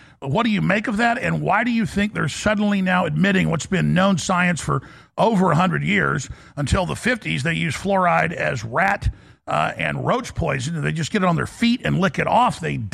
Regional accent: United States; So Americans are great. I'm an American.

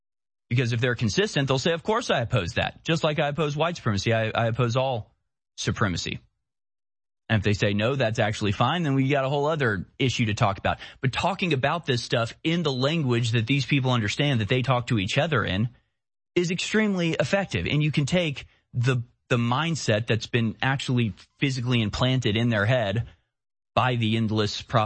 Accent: United States; yeah, I'm an American.

